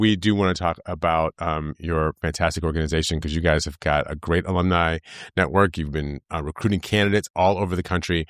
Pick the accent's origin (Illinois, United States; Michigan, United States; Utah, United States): Michigan, United States; And also, I'm from Michigan, so Mallory also is one that we pay a lot of attention